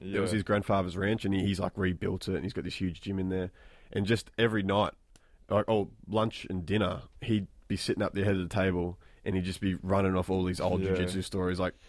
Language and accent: English; Australia; when they found out we were Australian, that was like a novelty to them.